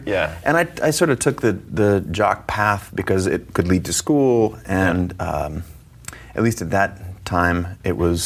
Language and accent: English; Seattle, Washington, United States; I grew up in Seattle.